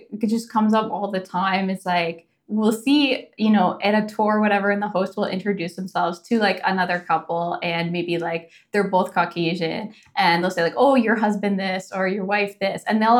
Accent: Canada; now in Vietnam; And someone will ask me, like, where are you from? And I say Canada.

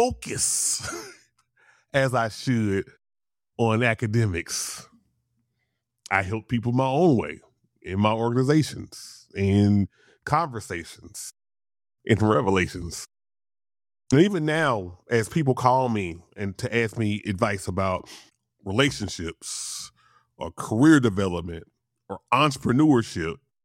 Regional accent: Louisiana, United States; I'm from Louisiana, so I talk fast.

